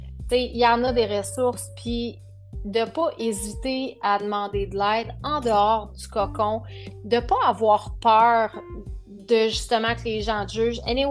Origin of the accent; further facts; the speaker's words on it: Quebec, Canada; je suis québécoise, je suis vraiment contente d'être québécoise, je suis contente d'être canadienne.